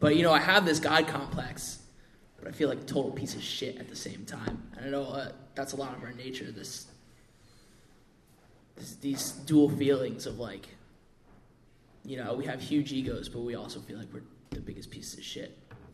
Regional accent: Connecticut, United States; born there; Anyways, I was born in Connecticut.

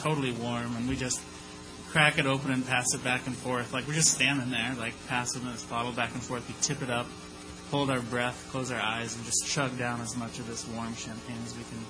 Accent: Ann Arbor, Michigan, United States; I grew up in Ann Arbor, Michigan. So all this takes place there.

